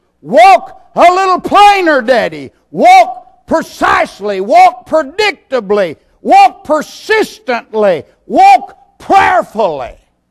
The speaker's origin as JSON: {"language": "English", "region": "Texas", "country": "United States", "tie": "born or raised there", "said": "I remember one time as a boy growing up in East Texas, there was a terrible drought."}